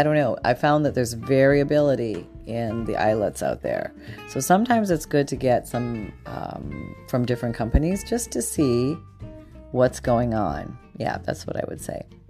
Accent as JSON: {"language": "English", "country": "Canada", "tie": "born or raised there", "moved": "as an adult", "lives_now": "Florida, United States", "said": "the answer is I grew up in Canada until I was 21, and then I moved to Florida."}